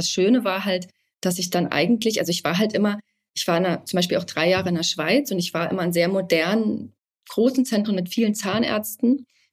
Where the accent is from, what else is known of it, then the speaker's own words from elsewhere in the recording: Brandenburg, Germany; bin ursprünglich, komme ich aus Brandenburg, habe aber in Dresden studiert Zahnmedizin